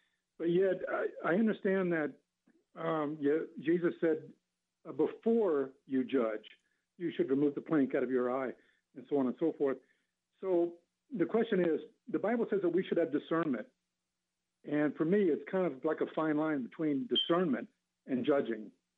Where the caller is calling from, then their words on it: Las Vegas, Nevada, United States; We're calling in from Las Vegas.